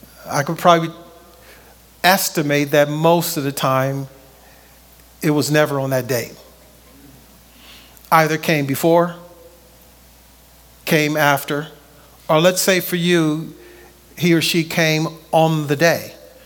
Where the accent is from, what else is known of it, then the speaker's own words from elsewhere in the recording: Compton, California, United States; going back to my childhood, where I grew up on Central Avenue in Compton, California, right?